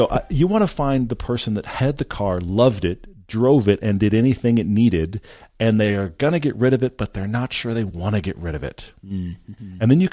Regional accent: Texas, United States; Now, I'm not going to answer this as a Texan

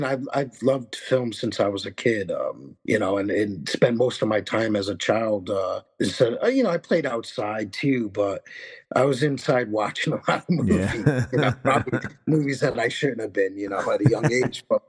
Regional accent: New York, United States; accent: New York; I mean, I'm in Connecticut, but close enough, and you know, I get told I sound like I'm from New York. I have a New York accent.

